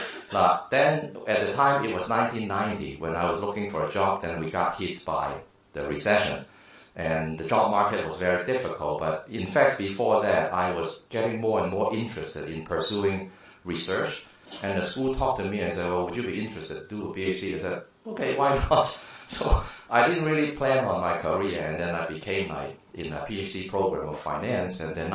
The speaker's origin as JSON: {"language": "English", "country": "Hong Kong", "tie": "born or raised there", "moved": "as an adult", "lives_now": "United States", "said": "I grew up in Hong Kong, and I finished my undergrad degree in mechanical engineering in Hong Kong. But I was an engineer only for 1 year. Then I moved to the States"}